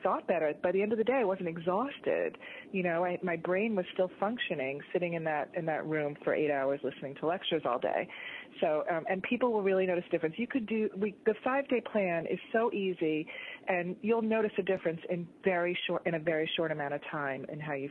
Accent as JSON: {"language": "English", "region": "Florida", "country": "United States", "tie": "born or raised there", "said": "I mean, I grew up in Florida, so we used to cut it."}